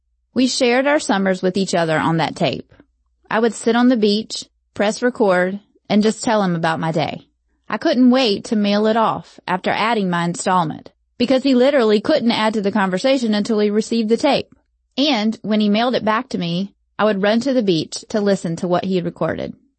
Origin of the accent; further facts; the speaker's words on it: Kinston, North Carolina, United States; We drove back to Kinston, my hometown, and the only thing that I missed more than them was Bojangles.